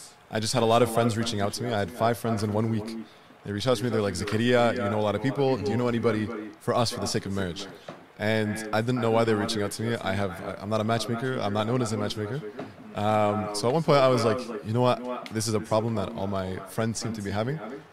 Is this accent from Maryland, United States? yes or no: no; Michigan, United States; now in Dallas, United States; I'm from Michigan.